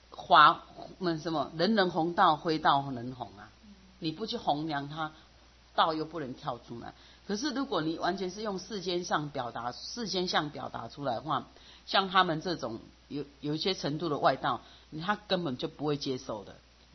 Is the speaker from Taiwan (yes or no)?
yes; Taiwan; 我那时候刚从国外回来的时候，我一直很我要学。我去一个有名的大学，我想去了解我们台湾的